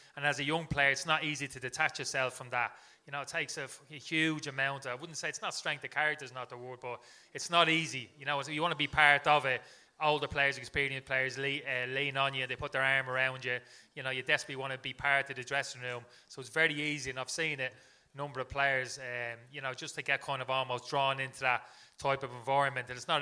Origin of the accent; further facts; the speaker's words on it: Dublin, Leinster, Ireland; Didn't drink when I was growing up in Dublin.